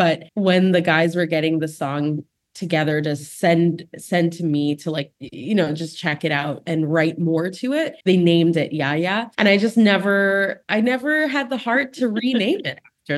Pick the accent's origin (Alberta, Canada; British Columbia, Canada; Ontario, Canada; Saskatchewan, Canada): Ontario, Canada; Toronto; I grew up in Scarborough, which is a little suburb, right kind of the east side of Toronto.